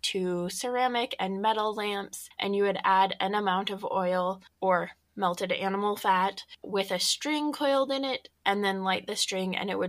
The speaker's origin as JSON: {"language": "English", "region": "Colorado", "country": "United States", "said": "As a Coloradan and the only person who apparently did not get a snow-filled Halloween, I'm feeling it in a different way."}